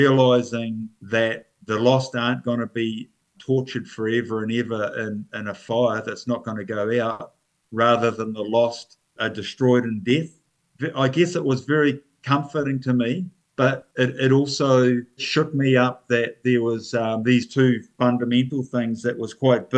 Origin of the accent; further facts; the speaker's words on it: North Island, New Zealand; Yeah, I was brought up in the North Island, New Zealand. I was brought up in a family that we went to church every Sunday.